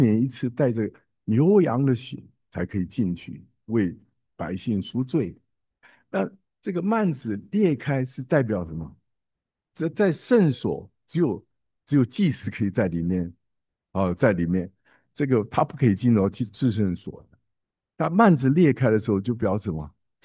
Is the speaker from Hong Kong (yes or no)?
no; Taiwan; 尤其是我们从台湾来的，我们知道日本、台湾、菲律宾都是在一个地震带